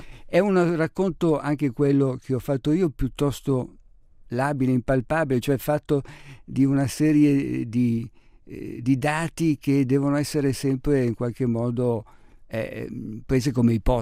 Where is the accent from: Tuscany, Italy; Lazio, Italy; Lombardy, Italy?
Lombardy, Italy; Milan; io sono milanese